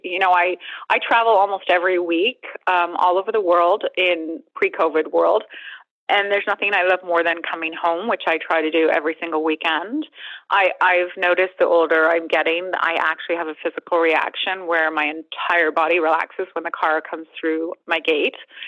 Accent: Canada; I love Canada, and I am grateful every single day for the foundation being Canadian gives me.

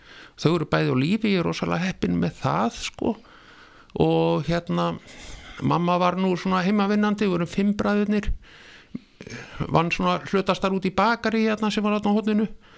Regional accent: Reykjavik, Capital Region, Iceland; Nei, ég fættist á fæðingarheimlun í Reykjavík og vesturbæingur svona að upplagi en ólst upp í Lauganeskverfinu.

